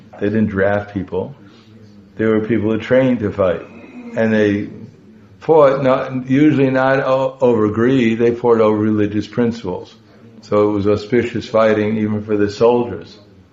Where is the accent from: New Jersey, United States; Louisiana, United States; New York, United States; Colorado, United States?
New York, United States; Brooklyn; even when I grew up in New York, in Brooklyn